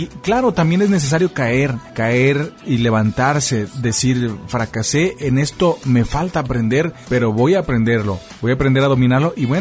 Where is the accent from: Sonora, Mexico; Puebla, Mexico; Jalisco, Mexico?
Jalisco, Mexico; Guadalajara; now in northern Mexico; Pero yo no soy chilango, yo soy de Guadalajara.